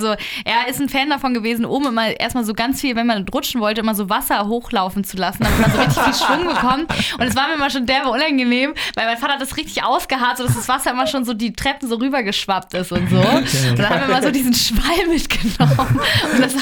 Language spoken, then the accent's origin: German; Hamburg, Germany; ich bin ja in Eimsbüttel zur Schule gegangen